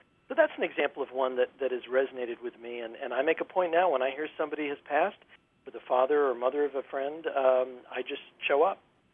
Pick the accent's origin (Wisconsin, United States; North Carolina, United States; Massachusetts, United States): Massachusetts, United States; Boston; I grew up in Boston, which is one of the most vibrant cities in America for radio.